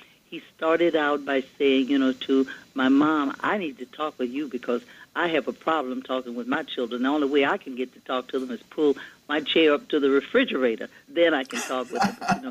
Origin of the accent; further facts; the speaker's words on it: Louisiana, United States; When I was running for the United States Congress in my home state of Louisiana some years ago